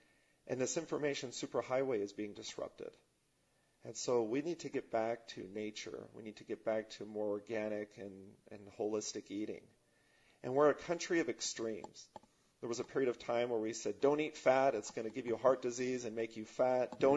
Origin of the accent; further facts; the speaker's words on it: Rome, Lazio, Italy; moved away as an adult; also born or lived in New York / Utah; now in United States; You know, I was born in Italy, and I lived in Rome 9 years. And when I moved here, I moved to New York.